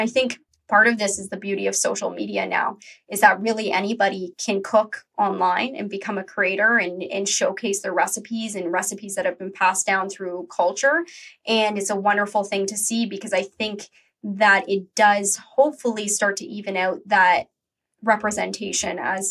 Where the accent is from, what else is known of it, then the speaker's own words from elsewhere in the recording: Canada; I am Canadian, but I am a white vegan woman